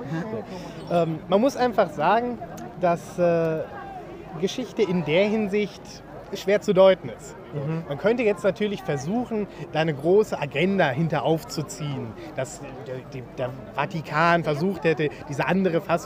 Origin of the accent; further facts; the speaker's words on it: Hanover, Lower Saxony, Germany; Weil ich komme eben aus Hannover und da ist es eben klar.